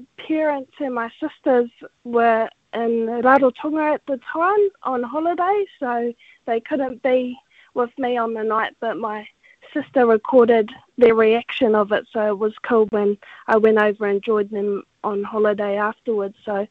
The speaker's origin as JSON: {"language": "English", "town": "Foxton", "region": "Manawatū-Whanganui", "country": "New Zealand", "tie": "born or raised there", "lives_now": "Hawke's Bay, New Zealand", "said": "from Rangitāne, so down Foxton, Manawatū area. I was brought up in Foxton for half of my life and then moved up to some whānau in the Hawke's Bay, so that's where I'm currently living now."}